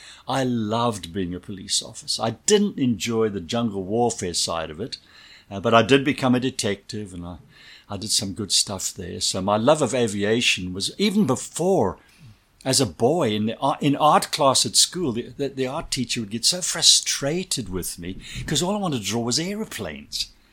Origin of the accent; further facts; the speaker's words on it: Zimbabwe; moved away; also born or lived in Scotland; I'm a Scotsman by birth. Grew up in Rhodesia, present-day Zimbabwe. Spent 11 years in law enforcement there.